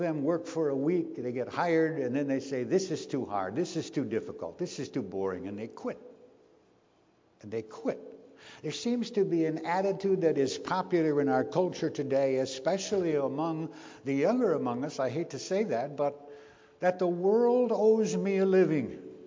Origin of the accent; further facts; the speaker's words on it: Minnesota, United States; And I remember complaining sometime about the chores I had to do on that farm in which I grew up in Minnesota.